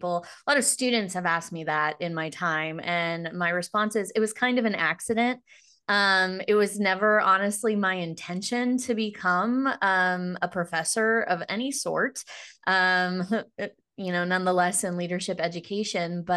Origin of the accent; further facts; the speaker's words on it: Hays, Kansas, United States; I was an undergrad at Fort Hays. I grew up in Hays, Kansas. And so it was easy for me to just choose Fort Hays.